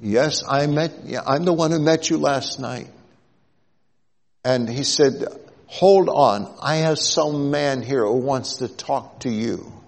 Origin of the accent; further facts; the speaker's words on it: Debrecen, Hajdú-Bihar, Hungary; English is a second language; And I was from Debrecen, an eastern city in Hungary.